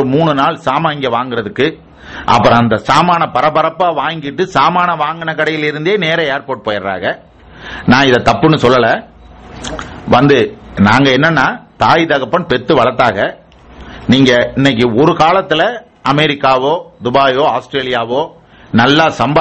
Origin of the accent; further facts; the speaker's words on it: Ulagampatti, Tamil Nadu, India; என்னுடைய சொந்த ஊர் வந்து உலகம்பட்டி.